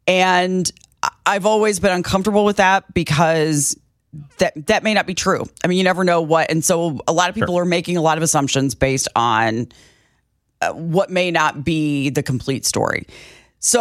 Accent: Illinois, United States; now in Kansas City, United States; I mean, I grew up near Chicago. So my dislike of St. Louis goes way back.

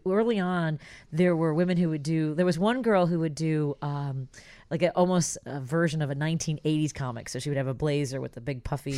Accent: Chicago, Illinois, United States; just please do me a favor and don't say I'm from Chicago.

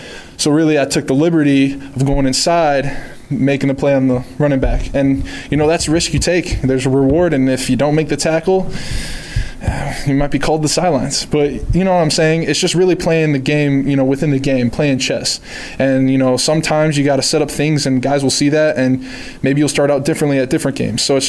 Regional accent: Michigan, United States; Like, I'm from Michigan, so, like, Ford Field is decently big.

